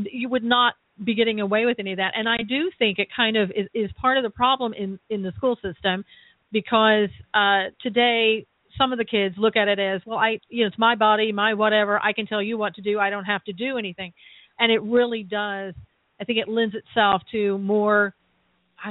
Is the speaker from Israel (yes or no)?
no; North Carolina, United States; Now, I grew up in North Carolina, but the circumstances sound very similar to what you experienced.